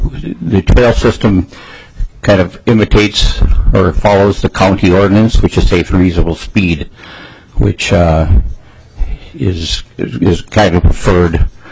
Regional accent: Crane Lake, Minnesota, United States; I'm from Crane Lake, Minnesota.

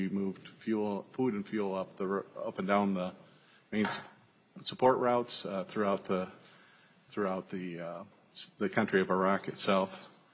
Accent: Mankato, Minnesota, United States; I've lived in Minnesota almost my entire life, except for when I was on active duty. I hail from Mankato, Minnesota, where I went to high school at Mankato East

